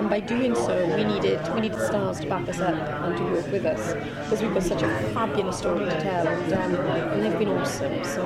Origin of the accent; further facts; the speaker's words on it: Wales, United Kingdom; accent: Welsh; I'm glad they've taken us on board and my little Welsh accent.